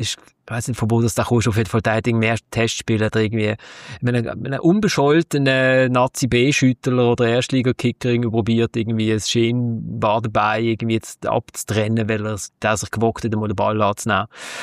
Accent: Switzerland; Also als Schweizer, sie haben das gemacht, was man hätte machen müssen

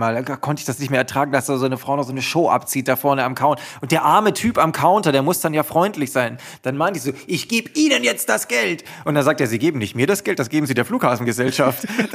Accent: Germany; Du bist ein Deutscher, okay. Ich bin Deutscher.

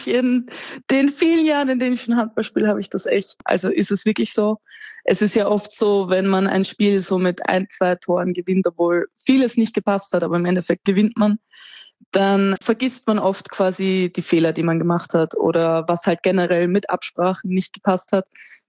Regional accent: Austria; ich kann das nicht so ganz einordnen als Österreicherin

